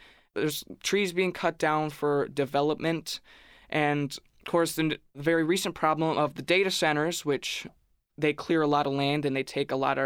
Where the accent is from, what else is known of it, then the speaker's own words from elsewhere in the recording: Wisconsin, United States; I've been going up there ever since I was born. So I grew up around the Wisconsin River. I learned to swim in the Wisconsin River.